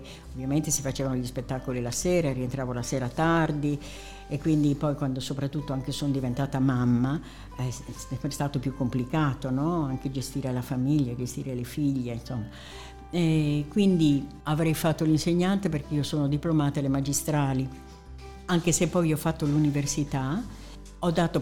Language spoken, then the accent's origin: Italian; Siurgus Donigala, Sardinia, Italy; Ecco, non ho premesso che io vengo da un paese. Il mio paese si chiama Siurgus Donegal.